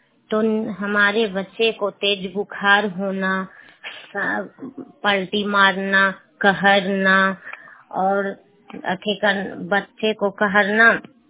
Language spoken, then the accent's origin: Hindi; Lodhipur, Bihar, India; और मैं ग्राम लोधीपुर से हूँ, पंचायत लोधीपुर, जिला नालंदा से, विंड ब्लॉक से हूँ